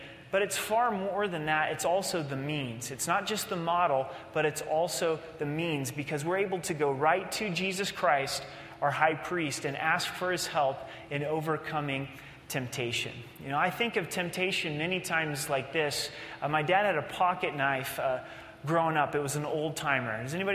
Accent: Oregon, United States; And especially growing up in Oregon, you know, so dad's got his little old timer

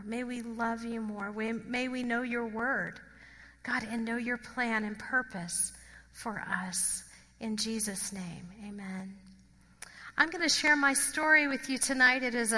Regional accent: New Orleans, Louisiana, United States; But I am from New Orleans. My mom and dad are from the South as well.

